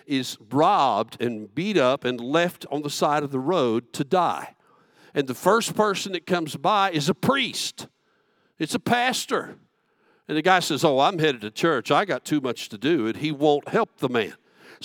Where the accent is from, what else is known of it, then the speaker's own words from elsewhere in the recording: Texas, United States; accent: Southern; I'm a Texican, I'm a Southerner, I have this accent, I talk slowly.